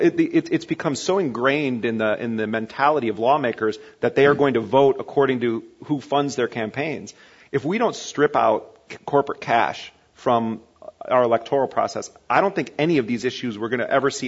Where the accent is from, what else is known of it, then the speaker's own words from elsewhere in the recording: United States; And that's sad for me to say that as an American